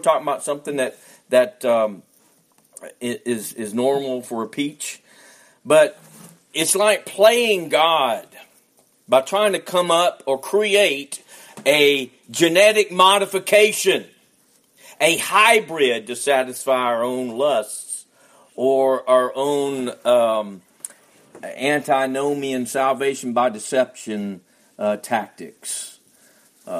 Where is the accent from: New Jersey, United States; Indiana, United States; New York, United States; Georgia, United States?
Georgia, United States; I say this because I'm from Georgia, but anyway, they got lots of peaches there.